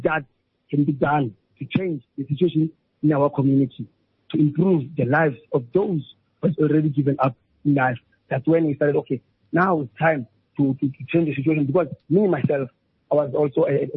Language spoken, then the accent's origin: English; Bloemfontein, Free State, South Africa; English is a second language; also born or lived in Eastern Cape; I was born in Eastern Cape, Hummelumtown, Ekurhuleni. Then I grew up in Bloemfontein. I did my schooling at Bloemfontein.